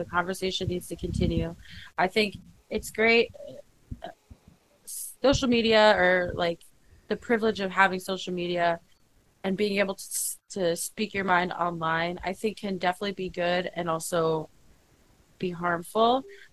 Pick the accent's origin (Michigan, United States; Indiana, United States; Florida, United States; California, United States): Florida, United States; I am originally from Florida, which there's a big Hispanic community there